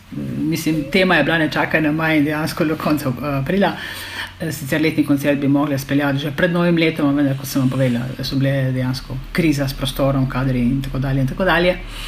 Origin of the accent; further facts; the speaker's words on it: Littoral–Inner Carniola, Slovenia; Prihajamo, kot sem rekla, iz Brkinov, in okolice, tudi Pivške doline, nekaj nas je iz Bistrice, nekatere se čutimo bolj Premke, nekatere manj Premke. Meni so rekli, da sem pol Premka, ker sem tam premalo časa živela, ampak ne veze, jaz se čutim Premka.